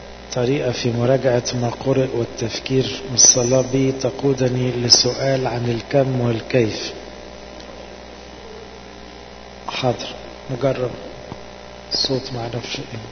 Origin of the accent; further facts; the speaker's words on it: Egypt; احنا كمصريين اكتر شعب يصح نفتخر ببلدنا وبأصلنا